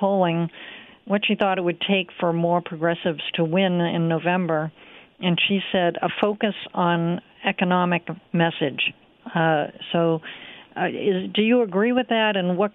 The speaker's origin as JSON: {"language": "English", "region": "Massachusetts", "country": "United States", "tie": "born or raised there", "said": "I actually went back to my home state of Massachusetts to work in her campaign."}